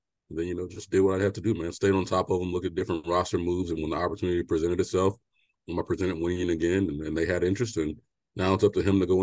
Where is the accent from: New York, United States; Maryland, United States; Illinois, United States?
Illinois, United States; Chicago; Growing up in Chicago, playing basketball, had some college scholarship offers, smaller scholarship offers